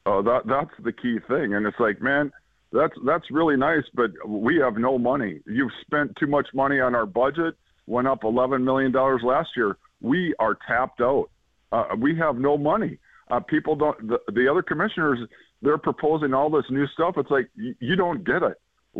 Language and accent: English; Fargo, North Dakota, United States; So I grew up in Fargo. When I was younger, I used to love riding on the bike trails along the river.